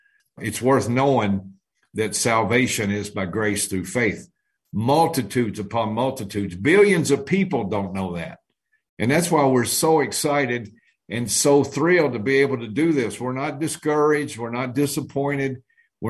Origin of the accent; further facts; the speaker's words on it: Kentucky, United States; I'm far more educated because I'm from Kentucky